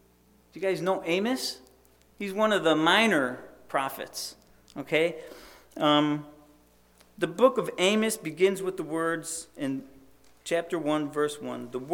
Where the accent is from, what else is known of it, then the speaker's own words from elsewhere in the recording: Le Roy, New York, United States; You know, it's kind of like my hometown, Leroy, or maybe, what's this, Casanova, New Woodstock, you know.